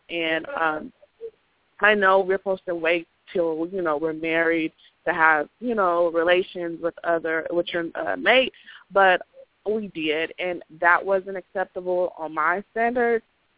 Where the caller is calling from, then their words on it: Dallas, Texas, United States; I'm calling from Dallas.